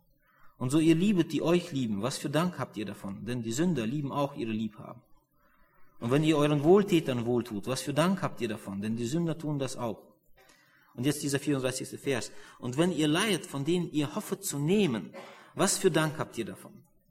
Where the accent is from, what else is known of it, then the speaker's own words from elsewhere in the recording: North Germany, Germany; Bei uns in Norddeutschland wird er oft gebraucht.